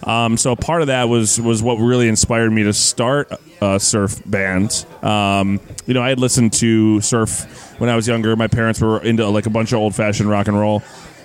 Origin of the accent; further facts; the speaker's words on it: New York, United States; I didn't grow up in New Jersey. I grew up in Western New York, where I'm used to 6-foot snowdrifts, no big deal, and fantastic Buffalo wings